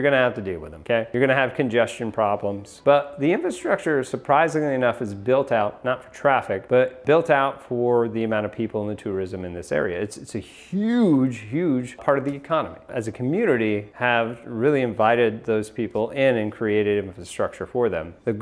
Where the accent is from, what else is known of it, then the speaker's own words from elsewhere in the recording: New York, United States; I mean, when I grew up in New York, it was like, I wanna go to Florida during the winter because it's hot down there.